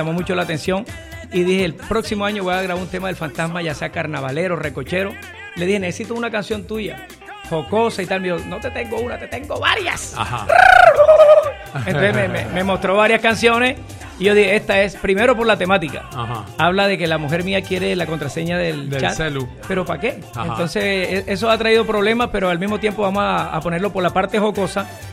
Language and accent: Spanish; Colombia; yo soy tropical, folclore, y soy de Colombia.